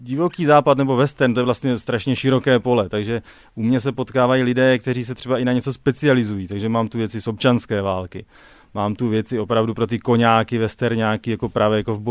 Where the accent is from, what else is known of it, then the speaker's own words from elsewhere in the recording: Bystrc, South Moravian Region, Czechia; dodnes asi v Bystrci, odkud pocházím